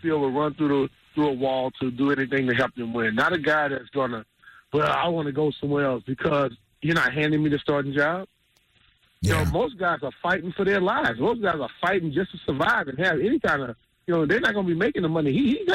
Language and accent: English; Louisiana, United States; I came from Southwest Louisiana, was told I wasn't going to make it.